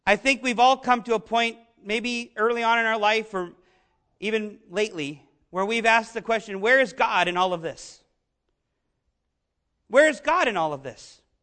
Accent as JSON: {"language": "English", "country": "Canada", "said": "maybe it's because I'm from the Great White North, but I can relate to that."}